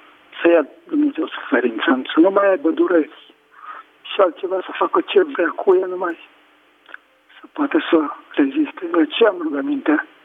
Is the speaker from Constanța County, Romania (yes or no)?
no; Dâmbovița, Romania; Sunt din Dâmbovița.